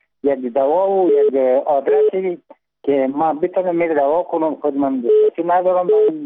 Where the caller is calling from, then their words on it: Kabul, Afghanistan; من از کابل هستم تماس میگیرم.